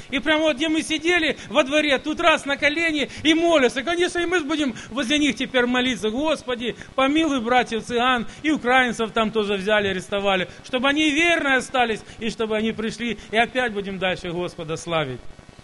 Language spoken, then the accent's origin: Russian; Ukraine; now in Germany; А мы украинцы, я не знаю, у меня отец с Беларуси, а мать украинка, а я теперь немец.